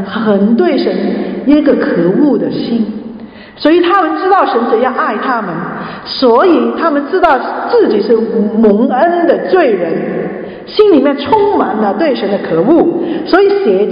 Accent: Guangdong, China; 我们广东人的最喜欢吃的是油炸鬼啊

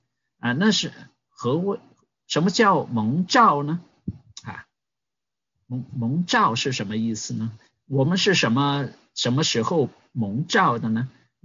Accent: Hong Kong; 我们从香港来的

